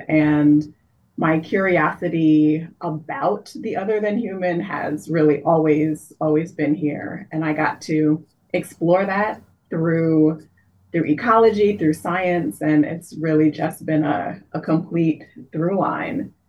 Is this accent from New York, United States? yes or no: yes; New York City, New York, United States; So it's part of the blessing of growing up in New York City is having access to a lot of that musical theater and culture and performance.